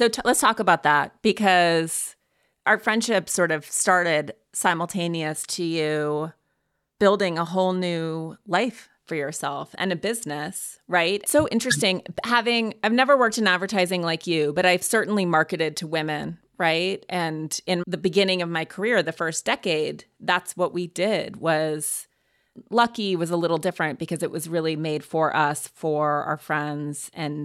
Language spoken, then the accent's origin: English; Montana, United States; I very much relate growing up in Montana, reading W, reading Interview